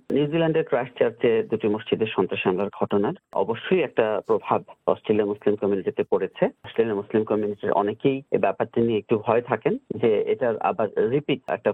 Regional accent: Bangladesh; now in Australia; আমরা বাংলাদেশি মুসলিম

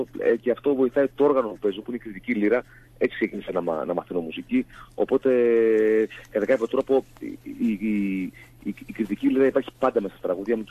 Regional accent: Athens, Attica, Greece; επειδή μεγάλωσα στην Αθήνα, σε μια μεγαλούπολη

